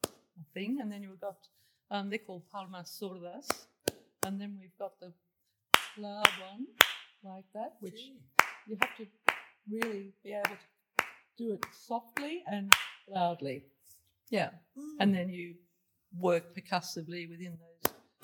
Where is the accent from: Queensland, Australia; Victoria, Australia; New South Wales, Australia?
Victoria, Australia; Melbourne; also born or lived in Spain; I'm from Melbourne originally.